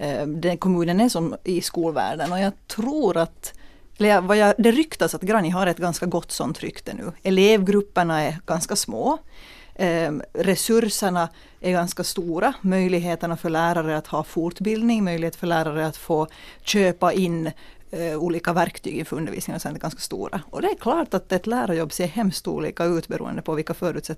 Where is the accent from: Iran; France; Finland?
Finland; Ostrobothnia; jag är själv från Österbotten